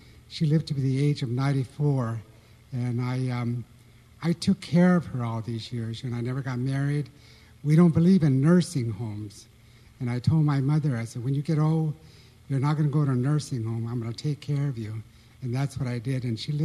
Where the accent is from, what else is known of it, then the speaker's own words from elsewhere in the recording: United States; first language Omaha; It's customary in my Omaha tribe to address as much as I can in my native tongue.